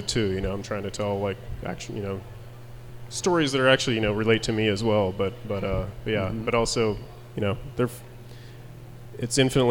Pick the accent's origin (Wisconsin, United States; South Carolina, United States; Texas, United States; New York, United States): Texas, United States; So I grew up in Texas and had none of that.